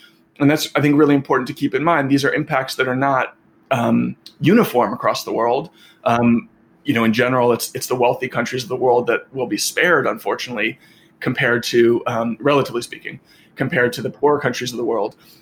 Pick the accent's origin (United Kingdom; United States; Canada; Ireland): United States; New York City, New York; I grew up, I'm a New Yorker, I've lived my whole life in this city